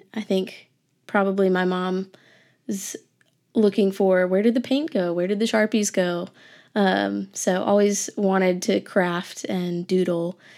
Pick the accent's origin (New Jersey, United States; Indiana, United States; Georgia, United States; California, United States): Georgia, United States; Senoia; I grew up in Georgia, about 45 minutes southwest of Atlanta, in a city called Senoia.